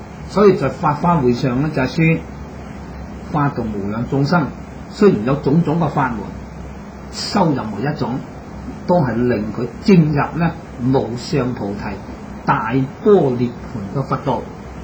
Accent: China; 个投地咧就唔系同我哋咁样中国咁样拜嘅喎，我哋中国人拜佛就舒服啦

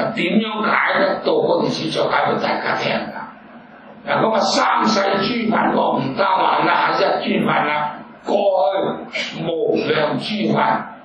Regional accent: Hong Kong; 我哋香港人咧，我都聽過好多係要揾人家做事，得有咩着數先？

